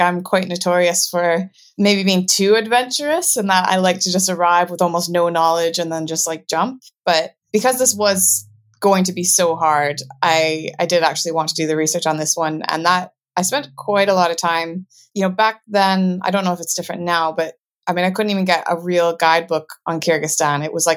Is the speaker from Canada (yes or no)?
yes; Canadian Rockies, Canada; growing up in the Canadian Rockies meant that by the time I was an adult, I did have a lot of backcountry skills and a lot of wilderness skills.